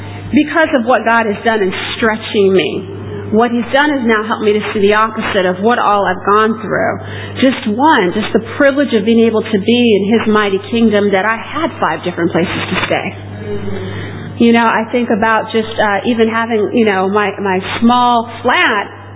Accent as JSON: {"language": "English", "country": "United States", "lives_now": "London, United Kingdom", "said": "I'm an American in London."}